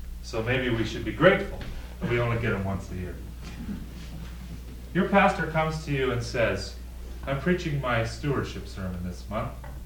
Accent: United States; Realistically, I'm an American.

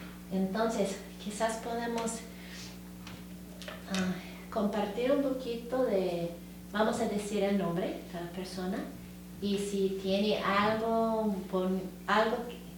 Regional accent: Los Angeles, California, United States; born there; yo nací en Los Ángeles, de descendencia de México y de Rusia

